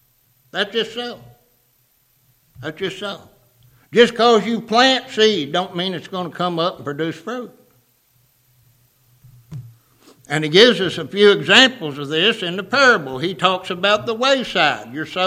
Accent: Kentucky, United States; I'm from Kentucky. Boy, you can't run a plow up there.

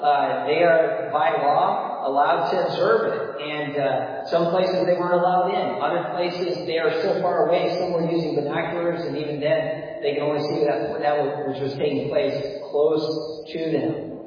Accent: Wisconsin, United States; I mean, they said in Wisconsin, my home state, that Biden was going to be ahead by some 17%.

